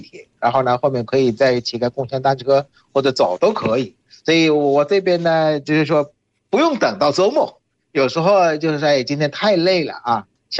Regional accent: Bangladesh; Chinese is a second language; 大家好，我是来自于孟加拉国的

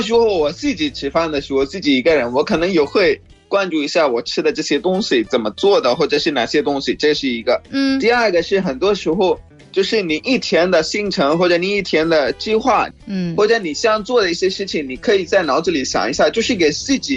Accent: Pakistan; Chinese is a second language

